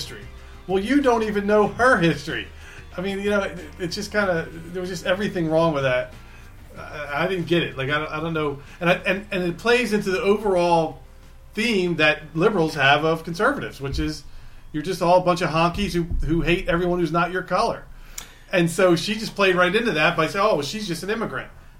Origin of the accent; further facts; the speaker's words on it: New Jersey, United States; Yeah, I'm from Jersey.